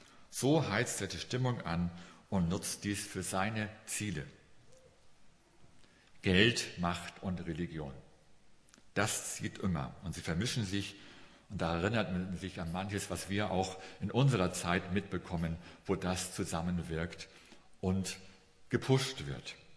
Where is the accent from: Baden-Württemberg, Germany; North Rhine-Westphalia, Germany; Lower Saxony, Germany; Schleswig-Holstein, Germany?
Schleswig-Holstein, Germany; Ich bin Schleswig-Holsteiner und bei uns ist Handball die erste Sportart.